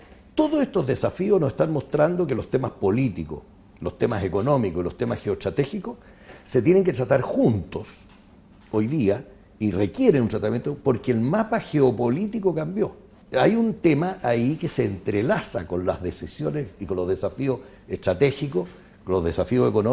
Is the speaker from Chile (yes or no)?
yes; Chile; que para nosotros fue muy gratificante como chilenos